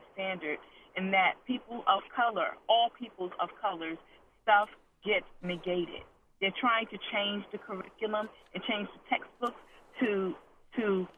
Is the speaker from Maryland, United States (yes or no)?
yes; Baltimore, Maryland, United States; Yeah, I'm actually from Baltimore, but I work in Anne Arundel County.